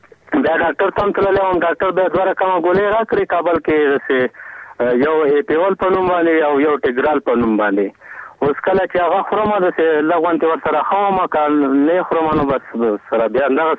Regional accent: Paktia, Afghanistan; د پکتیا ولایت نه

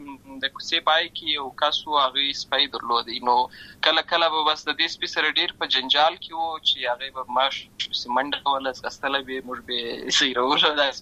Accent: Lashkar Gah, Helmand, Afghanistan; also born or lived in Uruzgan; زه په اصل کې د ورزګان ولایت یم، اما زه په هلمند ولایت د شکرګاه کې پیدا شوی یم. اما د لوی سوی یم، عملته می شونځي لسته ده، عملته می ټول ژوند می لامه غزای څخه پیل شوی دی، خو په اصل کې زه د ورزګان ولایت څخه.

